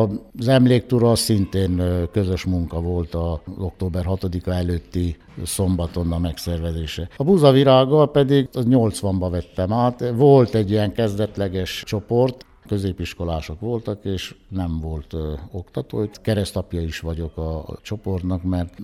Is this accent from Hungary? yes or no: no; Brețcu, Covasna, Romania; Én Kovászna megyéből, Berecből származom, a szülői ház ott van. Gábor Áronnak a szülőfalója